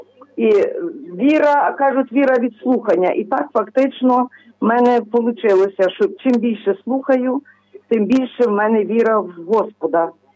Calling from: Lviv Oblast, Ukraine; Я з Львівської області дзвоню

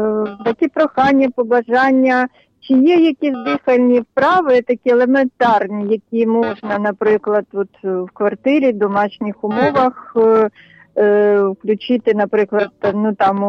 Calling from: Kyiv, Ukraine

